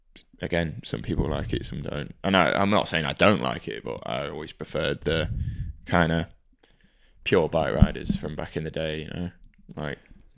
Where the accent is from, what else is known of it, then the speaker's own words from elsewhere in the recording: Belgium; Especially growing up in Belgium as well.